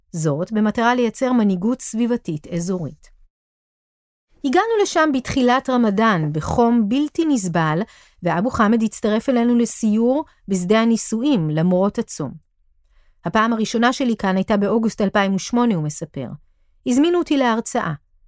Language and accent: Hebrew; Palestine; Hebrew is a second language; אני פלסטיני, ערבי